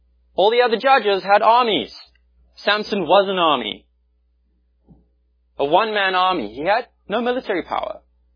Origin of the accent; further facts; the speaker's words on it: South Africa; moved away as an adult; I'm from South Africa. I'll say Philistine because I've been living here for about a year